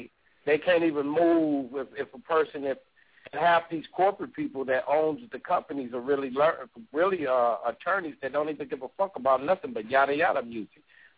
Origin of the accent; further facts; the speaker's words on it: Pomona, California, United States; Hutch had a group called … back then in 85 and 86 in Pomona, California. Big ups to my hometown.